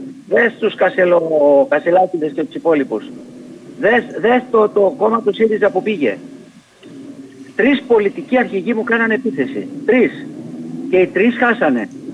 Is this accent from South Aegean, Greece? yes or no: no; Samos, North Aegean, Greece; η Καστοριά μας που μου θυμίζει τη Σάμο, την πατρίδα μου, τη γλυκιά μου την πατρίδα